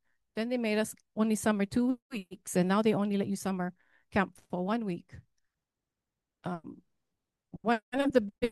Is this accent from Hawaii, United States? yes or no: yes; Wailua, Hawaii, United States; So I don't live here. You don't know me. I'm from Wailua. My ohana is from Ele'ele.